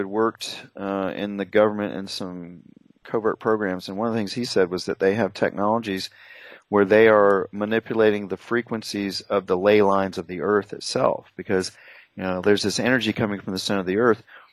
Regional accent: New Smyrna Beach, Florida, United States; that ley line comes right through my hometown here in New Smyrna Beach.

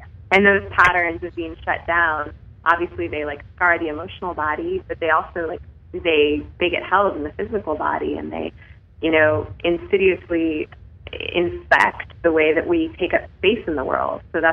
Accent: Portland, United States; I'm from Portland and based in the U.S.

